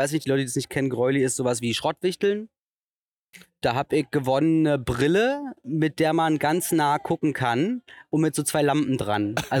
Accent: Berlin, Germany; ich komme aus St. Eglitz. Wie wir Steglitzer sagen.

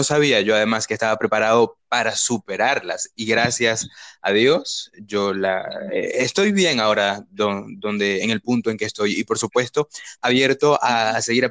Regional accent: Venezuela; moved away as an adult; tengo 21 años, hace 2 años salí de Venezuela, tenía 19 años

